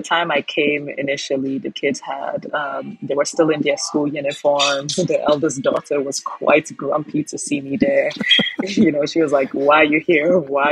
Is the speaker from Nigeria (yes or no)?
yes; Nigeria; I live in Lagos and I see the crowds. Like, forever Nigerian I am